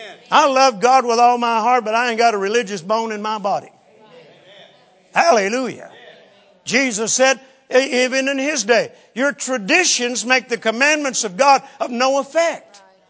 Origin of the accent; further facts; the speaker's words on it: Mississippi, United States; born there; Now, I was born in Mississippi. I know all means the same thing in Mississippi that it does in Texas.